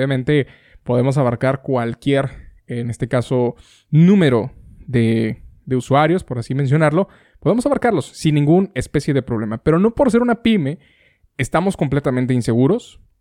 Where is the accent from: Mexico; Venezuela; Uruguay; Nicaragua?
Mexico; Monterrey, Nuevo León; Aquí somos, en este caso, de aquí somos, de aquí nacimos, en Monterrey.